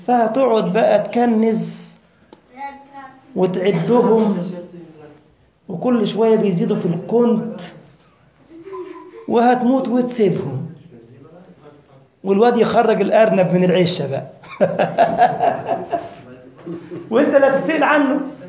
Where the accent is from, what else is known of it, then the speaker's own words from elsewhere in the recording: Egypt; القلة دي عندنا في مصر يعني بتاع فخار كده بجنيه،